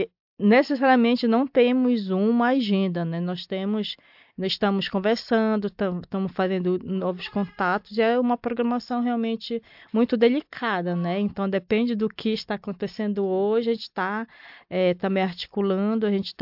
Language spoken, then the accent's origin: Portuguese; North Region, Brazil; a gente vem da Amazônia, norte do Brasil, um lugar muito específico, bem longe daqui